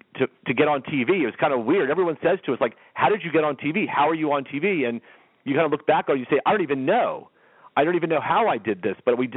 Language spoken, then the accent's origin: English; Maryland, United States; we're from Maryland. We're from the East